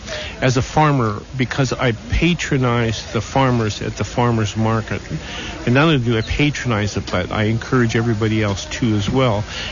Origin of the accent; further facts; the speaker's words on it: Billings, Montana, United States; I know even in my hometown of Billings, Montana, the farmers market essentially has taken over the downtown